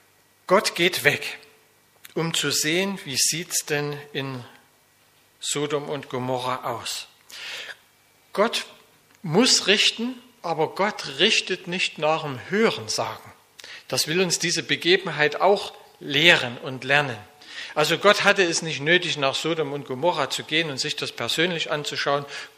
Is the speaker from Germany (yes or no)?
yes; Zwickau, Saxony, Germany; Also ich komme ja aus Zwickau.